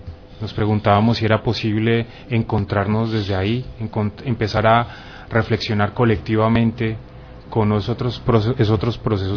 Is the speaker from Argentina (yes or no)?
no; Colombia; now in Valencia, Spain; Yo como colombiano, sí, llegué hace muy poquito, estoy conociendo lo que está sucediendo aquí